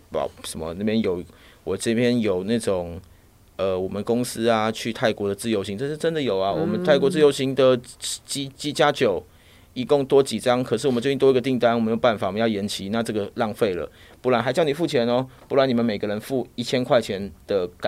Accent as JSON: {"language": "Chinese", "country": "Taiwan", "said": "就是谢谢人家照顾我们台湾人"}